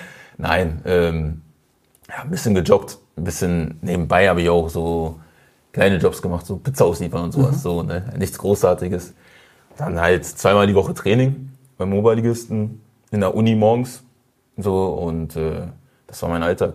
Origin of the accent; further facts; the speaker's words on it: Osnabrück, Lower Saxony, Germany; Also, dass wir behutsam aufgewachsen sind in Osnabrück, in nicht der größten Stadt, aber gut zum Aufwachsen für mich und meine Brüder.